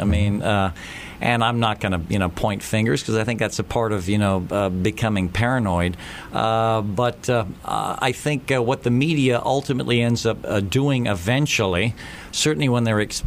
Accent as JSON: {"language": "English", "town": "Mumbai", "region": "Maharashtra", "country": "India", "tie": "born there", "said": "Well, I was born in Bombay, India, an oil industry family."}